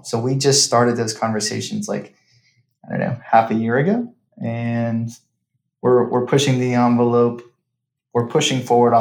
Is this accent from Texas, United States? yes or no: yes; Dallas, Texas, United States; It was in Dallas at the time, which is my hometown.